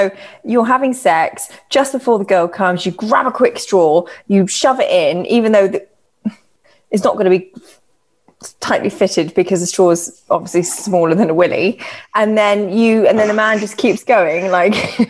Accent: Birmingham, West Midlands, United Kingdom; maybe I'm just going, I'm from Birmingham

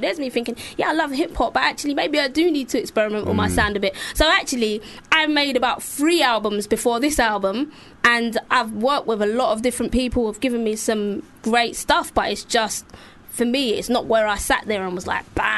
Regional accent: Stepney, London, United Kingdom; That's why I grew up in Stepney when everyone was doing grime and garage and continued to do hip hop.

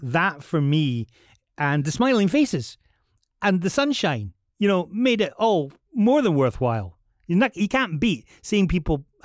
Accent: Scotland, United Kingdom; Well, what we hated about it when we were growing up in Scotland was the TV schedules were like the English TV schedules.

